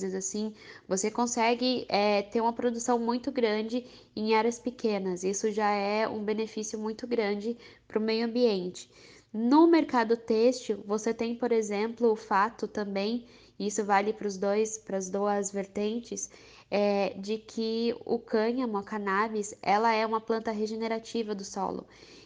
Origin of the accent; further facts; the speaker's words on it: São Paulo, Brazil; eu sou de São Paulo, mas eu moro hoje em Santa Catarina.